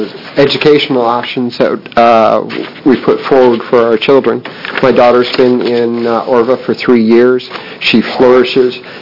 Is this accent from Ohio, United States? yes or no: yes; Dayton, Ohio, United States